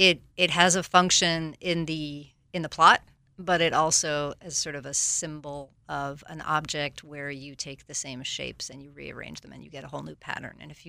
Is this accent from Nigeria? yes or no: no; France; moved away as an adult; now in United States; So I grew up overseas in France. I came to the States for college.